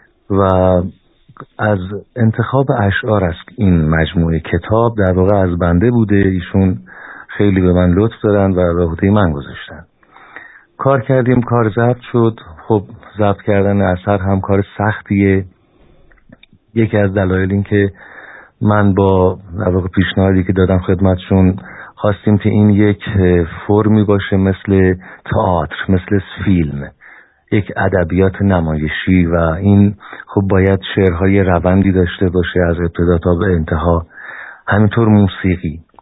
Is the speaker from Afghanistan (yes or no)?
no; Langarud, Gilan, Iran; و خدمتون عرض کنم که مرداد ماه سال 51 در لنگرود به دنیا آمدم، شهری از استان گیلان.